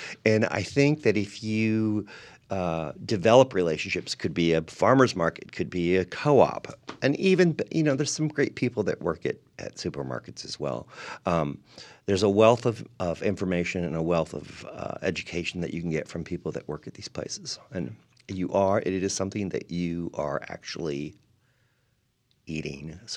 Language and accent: English; San Diego, California, United States; Sort of a little nod to Mexico, because I grew up in San Diego.